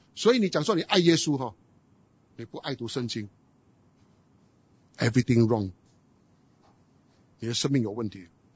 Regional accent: Guangdong, China; 我们广东人讲好硬颈啊，啊死硬派啊

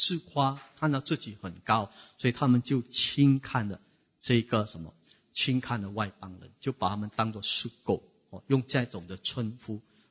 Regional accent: China; 那按照我们中国人的传统呢

